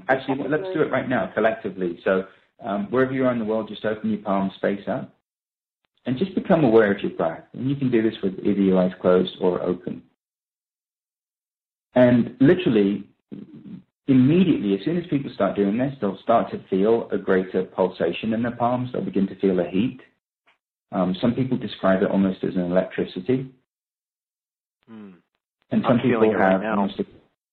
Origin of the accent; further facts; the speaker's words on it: India; I know what it's like being Indian and being connected to family. It's important to us.